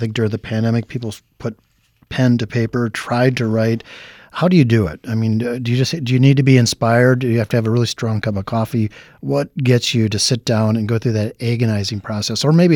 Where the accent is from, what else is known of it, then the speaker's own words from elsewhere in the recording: Wisconsin, United States; You know, I'm from a place not far from where you grew up. I'm from Wisconsin.